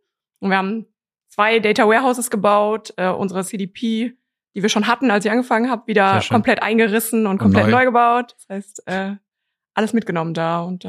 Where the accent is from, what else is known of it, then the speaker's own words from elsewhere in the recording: Cologne, North Rhine-Westphalia, Germany; bin aus Köln